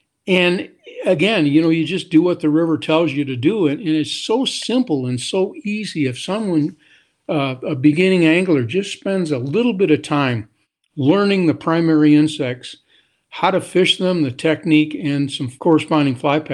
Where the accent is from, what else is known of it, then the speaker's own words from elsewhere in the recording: Grand Rapids, Michigan, United States; I grew up in Grand Rapids, Michigan.